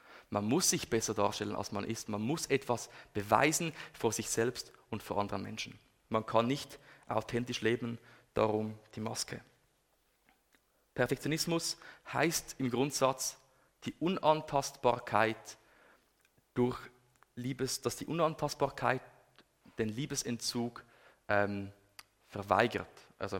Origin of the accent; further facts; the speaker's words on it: Switzerland; Das muss funktionieren. Das sind wir Schweizer, oder?